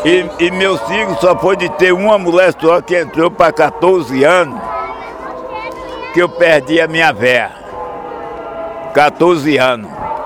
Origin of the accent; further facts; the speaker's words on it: Feira de Santana, Bahia, Brazil; now in Vitória da Conquista, Brazil; Oi, eu sou de Feira de Santana, agora não conheço a cidade. Que eu nasci, da onde eu nasci para Feira de Santana, 22 quilômetros.